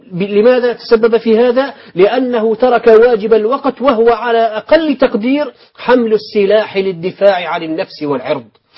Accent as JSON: {"language": "Arabic", "country": "Syria", "said": "عندنا في سوريا أخي الكريم"}